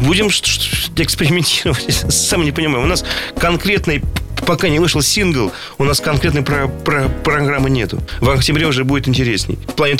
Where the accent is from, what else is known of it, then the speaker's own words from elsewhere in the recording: Saint Petersburg, Russia; Мы из Петербурга, мы озабочены концептуальностью.